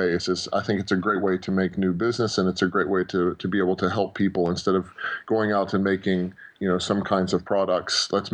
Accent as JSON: {"language": "English", "region": "West Virginia", "country": "United States", "tie": "born there", "also_born_or_lived": "California / Finland", "said": "that's what brought me from where I was born in West Virginia to California, then to Finland."}